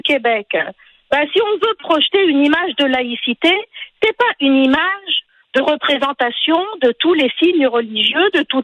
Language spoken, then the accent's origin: French; Tunisia; Donc, moi je suis tunisienne.